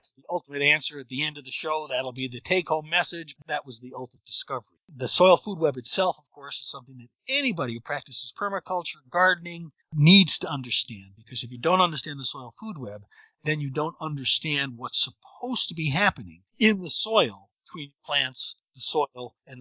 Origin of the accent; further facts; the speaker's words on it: New York, United States; I grew up in New York in a very ritzy community, but I grew up on a farm situation in a sense.